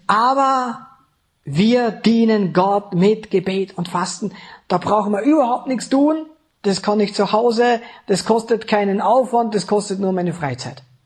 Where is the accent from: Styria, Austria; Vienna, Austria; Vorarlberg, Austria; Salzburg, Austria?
Vorarlberg, Austria; Ich bin ja Vorarlberger.